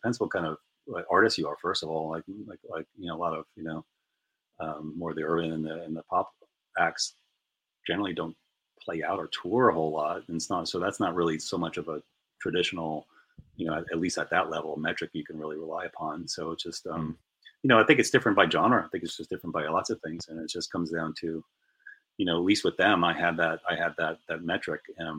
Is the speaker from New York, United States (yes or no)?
yes; New York, United States; I mean, I grew up surfing on Long Island.